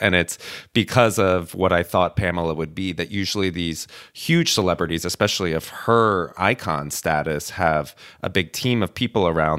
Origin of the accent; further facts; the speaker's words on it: Georgia, United States; In Georgia, outside of Atlanta.